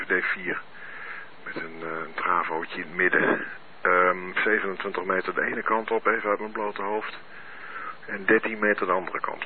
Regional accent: Ermelo, Gelderland, Netherlands; uit Ermelo.

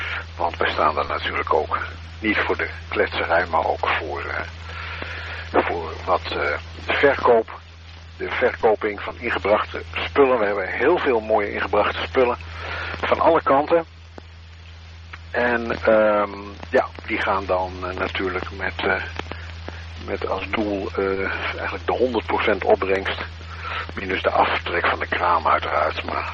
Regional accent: Assen, Drenthe, Netherlands; uit Assen.

